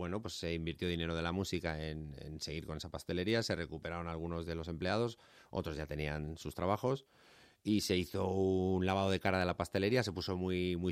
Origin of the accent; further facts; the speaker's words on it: Madrid, Community of Madrid, Spain; born there; Nací en Madrid.